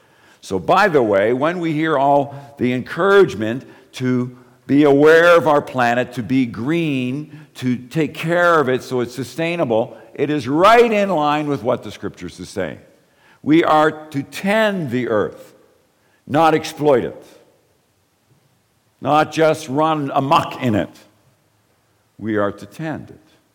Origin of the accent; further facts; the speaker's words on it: Ireland; So I'm Irish. So if I only think of how the Irish are doing, how they are being received, then I'm identifying with them at the expense of everybody else.